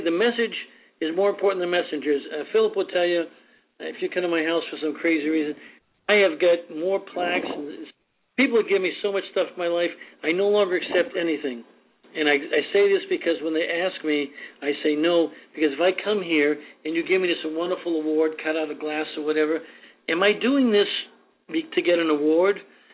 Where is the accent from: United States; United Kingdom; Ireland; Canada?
Ireland; I believe I'm an Irish man, I know I'm Christian.